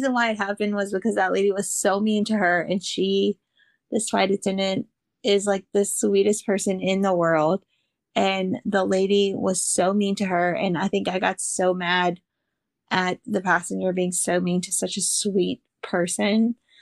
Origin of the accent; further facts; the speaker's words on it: the South, United States; Like, I am from the South, and I do like some of Florida.